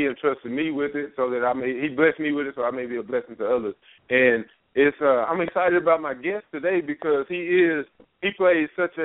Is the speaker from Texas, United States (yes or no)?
yes; Texas, United States; we're both from the Big East, from Eastern Texas, for all y'all don't know